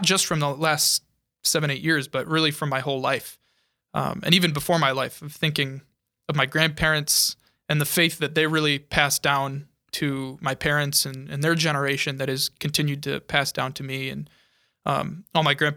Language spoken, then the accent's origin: English; Sioux Falls, South Dakota, United States; I'm not from New York. I'm from Sioux Falls, and I'm excited to be with the people in Sioux Falls. I'm excited to go back to the place where the faith was nurtured in me at such a young age.